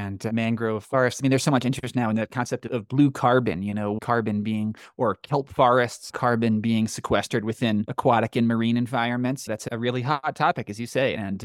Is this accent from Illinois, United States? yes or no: no; New York, United States; I grew up in New York and spent a lot of time in the Catskills and the Adirondacks, these big, relatively wild areas in upstate New York.